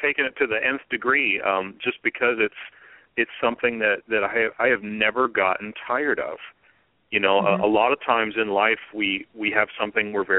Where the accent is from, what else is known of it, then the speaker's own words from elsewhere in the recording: Virginia, United States; I grew up on a nice little farm in Northern Virginia